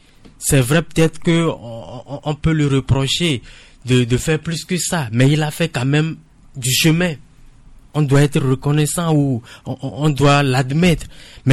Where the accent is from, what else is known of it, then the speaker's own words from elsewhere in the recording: Togo; en tant que Togolais, on peut que s'en réjouir